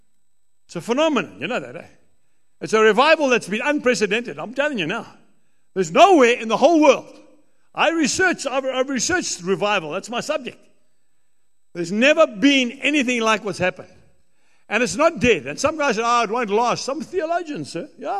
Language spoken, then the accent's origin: English; Zambia; also born or lived in Bulawayo, Zimbabwe; I'm also an African. I was born in Bulawayo. I grew up in Zambia. Okay? Been here all my life. I'm an African. I'm a white African.